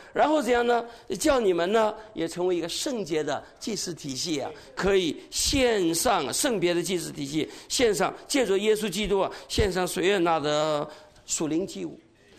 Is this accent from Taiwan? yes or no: no; China; 你看我们中国人是个族类嘛，中国人你看是不是五花八门的？